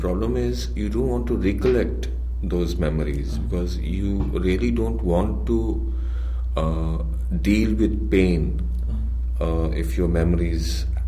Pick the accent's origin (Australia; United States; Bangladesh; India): India; Jammu and Kashmir; When I was growing up in Kashmir, I hated that place. Because there were no avenues for me, you know, to be an artist or a filmmaker or a theater person in a very conservative society